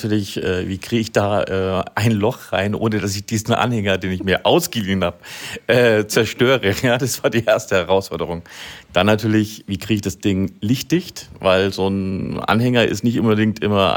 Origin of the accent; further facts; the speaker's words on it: Reutlingen, Baden-Württemberg, Germany; aus Reutlingen.